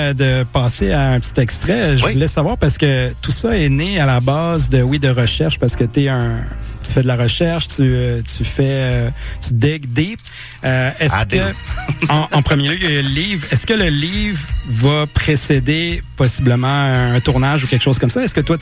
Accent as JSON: {"language": "French", "town": "Rouen", "region": "Normandy", "country": "France", "lives_now": "Montreal, Canada", "said": "Moi, comme tu l'as dit si bien, on vient de Rouen"}